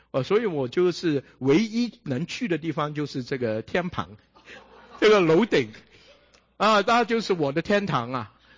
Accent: Shanghai, China; 我们上海人说这个是我一度我一度讲这个密悄悄的讲话

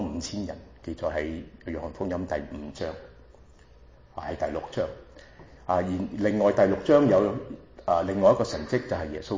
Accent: Shanghai, China; Cantonese is a second language; 就好似我哋上海人有一句话，我系上海人

